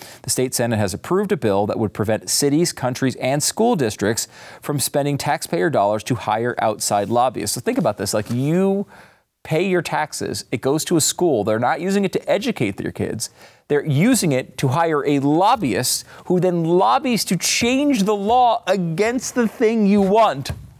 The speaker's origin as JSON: {"language": "English", "region": "Connecticut", "country": "United States", "tie": "born or raised there", "said": "I gotta be honest with you. I grew up in Connecticut."}